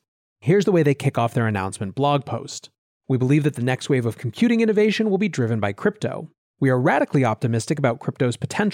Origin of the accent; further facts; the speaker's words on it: New York, United States; But as a New Yorker who lives in the shittiest US state regime around crypto, I will absolutely take it.